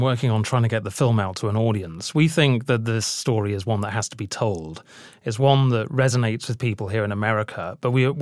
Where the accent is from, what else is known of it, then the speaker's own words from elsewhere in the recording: United Kingdom; You know, I'm terribly British when it comes to things like this.